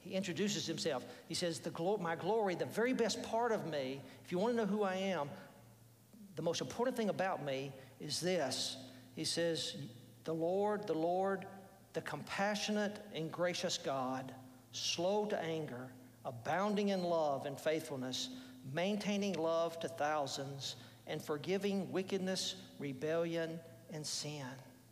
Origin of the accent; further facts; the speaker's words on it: Alabama, United States; It's kind of like, I'm from Alabama, and I'm an Alabama fan, so I know a little bit more about football championships than people from Kentucky.